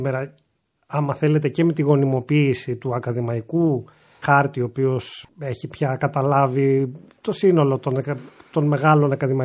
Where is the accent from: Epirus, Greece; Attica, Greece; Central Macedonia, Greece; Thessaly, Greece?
Central Macedonia, Greece; Thessaloniki; εγώ είμαι Θεσσαλονικιός και έτσι κι αλλιώς μεγάλος, είμαι γέννημα Θρέμα και με έναν τρόπο έχω καθοριστεί πολύ από την πόλη αυτή